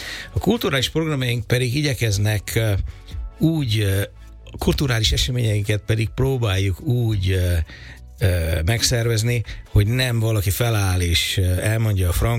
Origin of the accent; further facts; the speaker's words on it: Encs, Borsod-Abaúj-Zemplén, Hungary; Én Borsod megyében, Encsen, abba új járásban nőttem fel, és ott az Anyonosi erdő, illetve az Empléni hegyek voltak között